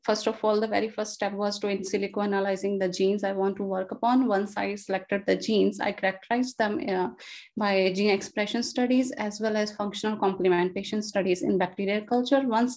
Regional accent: India; and I'm from India.

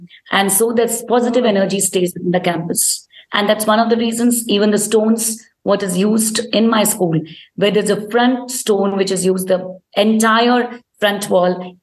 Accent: Dehradun, Uttarakhand, India; I'm also from Dehradun. So Dehradun is a place where we have grown amidst trees and I'm in nature. That's what I've grown in.

